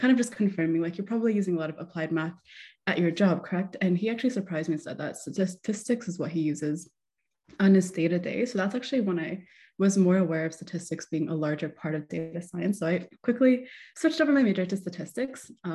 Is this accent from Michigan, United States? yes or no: yes; Michigan, United States; So I was raised in Michigan, and I was raised by immigrant parents who really valued education